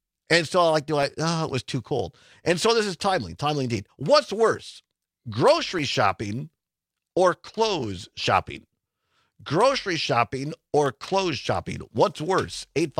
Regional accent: Racine, Wisconsin, United States; I grew up in Racine, and there was somebody named Chris Giese that I went to school with.

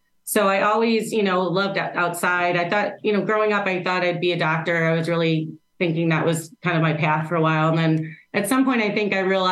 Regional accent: Chicago, Illinois, United States; now in Milwaukee, United States; I have been here like 21 years. Crazy. I'm from Chicago originally.

